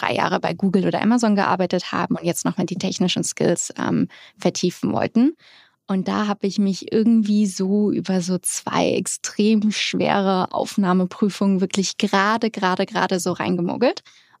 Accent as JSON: {"language": "German", "region": "Hamburg", "country": "Germany", "said": "Ich bin Hamburgerin aus St. Georg, ganz genau."}